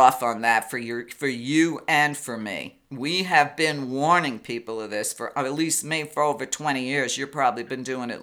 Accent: Brooklyn, New York, United States; And listen, I grew up in Brooklyn with a lot of Puerto Rican girls, okay?

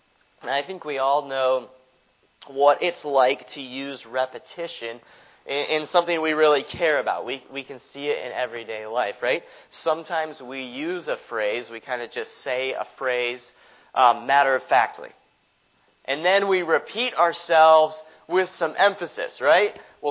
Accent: Greenville, South Carolina, United States; We come from the Greenville, South Carolina area. If you know anything about the Greenville, South Carolina area, you know it's right smack in the middle of the Bible Belt

